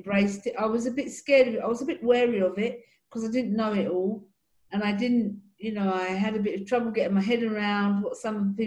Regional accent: United Kingdom; now in Middle East; And so I identify as Black British, but really Jamaican. Jamaica is my heart.

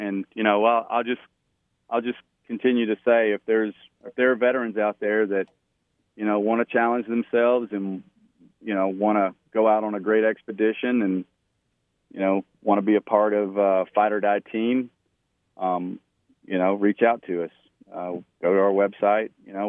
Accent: Mobile, Alabama, United States; You know, Mobile is my hometown. Got a lot of family that's still there. You know, no matter where we go, it's Mobile is always our home.

